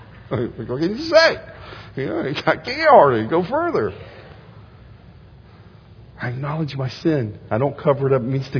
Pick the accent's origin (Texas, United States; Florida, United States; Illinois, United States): Florida, United States; dude, I grew up in Florida.